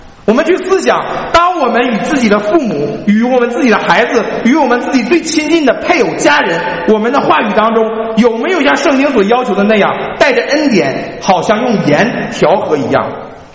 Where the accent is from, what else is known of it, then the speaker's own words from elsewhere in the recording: China; now in United States; 我们今天在美国还平安还稳妥的这样的一个节气当中，我们有没有关心在世界的那一边我们故乡中国的新闻